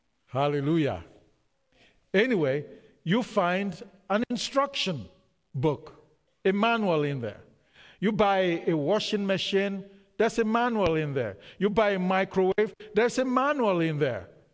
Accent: Nigeria; from where I come from, growing up in Nigeria, you know, every father, every mother wants the child to become a lawyer or an engineer or a doctor.

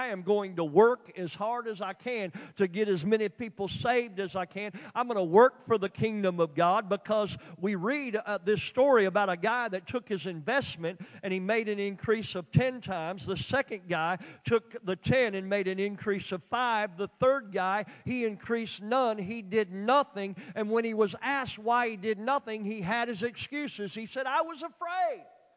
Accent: Oklahoma, United States; Well, here, I'm from Oklahoma. I'm from the country in Oklahoma, but I think I can do math.

